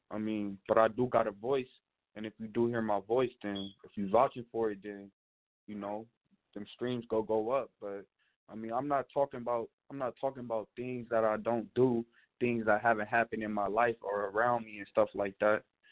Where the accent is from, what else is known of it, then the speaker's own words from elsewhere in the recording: San Bernardino, California, United States; I'm from SoCal. I'm from Southern California. San Bernardino, California.